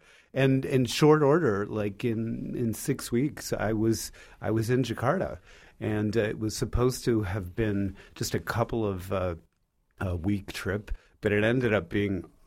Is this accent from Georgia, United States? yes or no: no; California, United States; I'm mostly from California, and I went to college in California, film school.